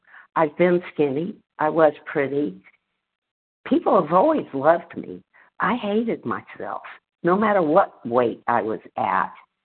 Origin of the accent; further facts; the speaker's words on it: Texas, United States; Hi, y'all. … from Texas.